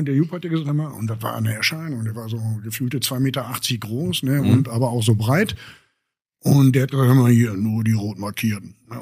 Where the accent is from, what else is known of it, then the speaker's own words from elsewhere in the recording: Bottrop, North Rhine-Westphalia, Germany; also born or lived in Dorsten; ich bin in Dorsten geboren, aber Mutter und Vater, also als ich zwei war, Kindergarten halt schon Bottrop.